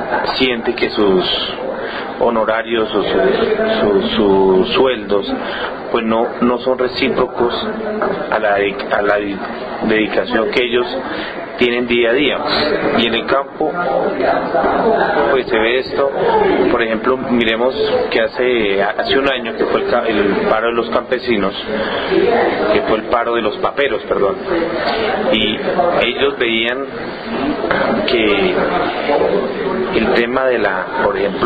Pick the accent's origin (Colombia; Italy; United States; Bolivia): Colombia; como todo colombiano